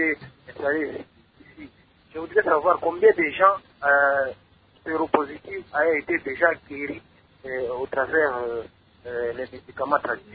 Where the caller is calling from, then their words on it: Kolwezi, Lualaba, DR Congo; j'avais suivi un traducteur praticien dans une chaîne de télévision ici chez nous à Kolwezi